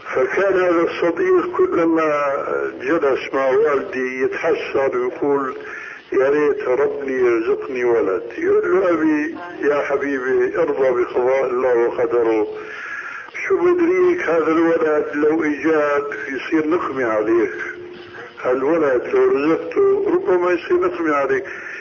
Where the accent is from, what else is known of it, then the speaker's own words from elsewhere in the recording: Syria; هيك كما يقولون عندنا في سوريا حتى أرجان نجوم السماء في وضع النهار